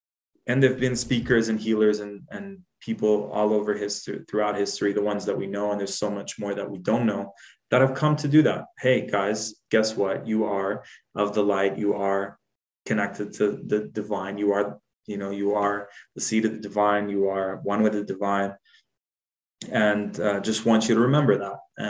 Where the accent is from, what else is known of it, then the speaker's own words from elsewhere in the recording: Dubai, United Arab Emirates; Like, even growing up in Dubai, it was like very hierarchical.